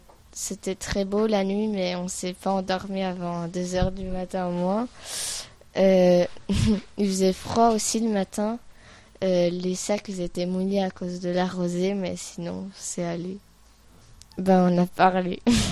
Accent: Besançon, Bourgogne-Franche-Comté, France; Je viens de Besançon en Franche-Comté. On est en colonie à Gap.

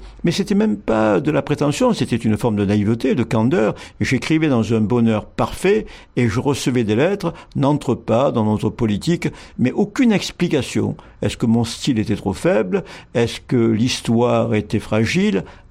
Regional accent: Marseille, Provence-Alpes-Côte d'Azur, France; Je suis né à Marseille, j'ai grandi, j'ai mes plus beaux souvenirs.

